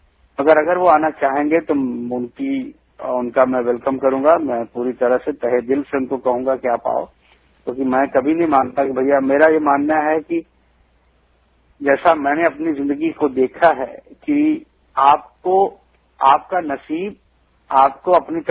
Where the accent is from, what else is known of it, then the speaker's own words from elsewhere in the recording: Varanasi, Uttar Pradesh, India; north India से मैं belong करता हूँ, मैं बनारस का रहने वाला हूँ